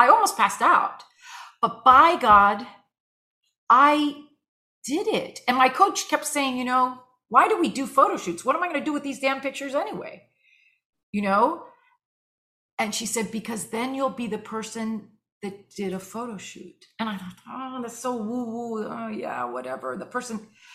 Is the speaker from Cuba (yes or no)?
yes; Cuba; I'm Cuban and Catholic. I grew up very steeped in Catholicism, and my mother's Cuban.